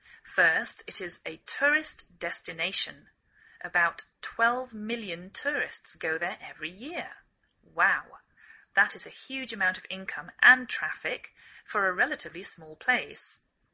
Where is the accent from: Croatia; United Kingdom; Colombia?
United Kingdom; England; now in United States